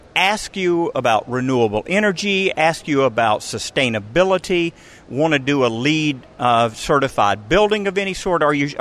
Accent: Georgia, United States; but I grew up in Clayton County with some guys from Forest Park High School

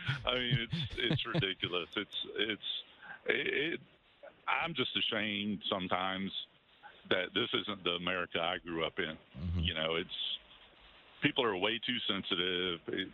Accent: North Carolina, United States; I'm from North Carolina, and I'm a Florida State fan, so my Buckeyes.

